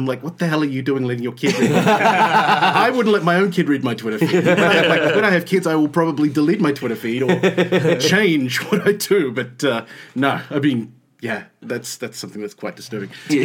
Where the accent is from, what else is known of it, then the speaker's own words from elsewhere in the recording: Melbourne, Victoria, Australia; now in Luton, United Kingdom; I'm from Melbourne.